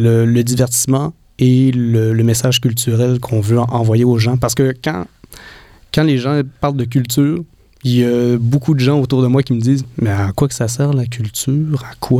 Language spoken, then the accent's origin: French; Saint-Alphonse-de-Granby, Quebec, Canada; quand j'étais jeune, j'habitais à Saint-Alphonse-à-Granby. C'était un village où est-ce que ça prenait 15 minutes pour aller à Cowansville, 15 minutes pour aller à Granby.